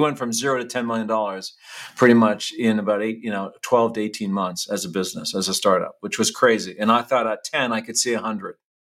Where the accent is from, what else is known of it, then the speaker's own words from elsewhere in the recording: Canada; Well, first of all, you got to know that I'm Canadian, so that means I'm nice, and we're not as good marketers as Americans.